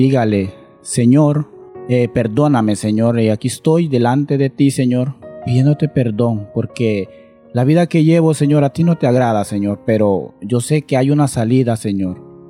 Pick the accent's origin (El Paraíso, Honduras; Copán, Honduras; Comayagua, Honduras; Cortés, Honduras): Copán, Honduras; Santa Rosa de Copán; Mi pueblo, Santa Rosa de Copán.